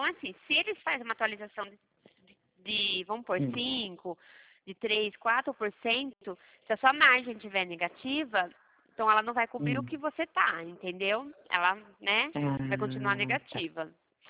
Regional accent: Campinas, São Paulo, Brazil; Campinas, isso.

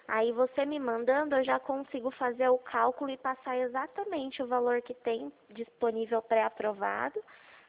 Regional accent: Itu, São Paulo, Brazil; Eu sou de Itu, é pertinho.

